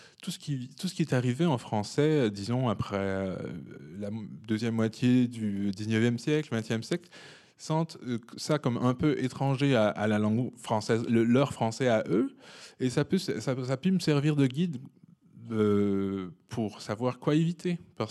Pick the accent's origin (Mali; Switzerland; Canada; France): Canada; Quebec; évidemment je viens du Québec, j'ai une proximité plus grande avec l'anglais